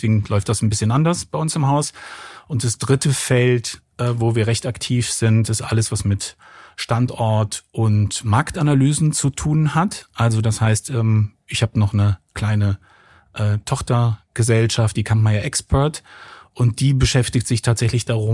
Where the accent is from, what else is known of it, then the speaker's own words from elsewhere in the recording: Cologne, North Rhine-Westphalia, Germany; born there; ich habe eben schon gesagt, 1969 geboren in Köln.